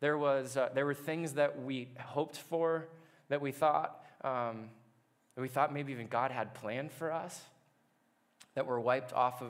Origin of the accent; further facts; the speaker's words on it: Irvine, California, United States; I grew up in Southern California in Irvine.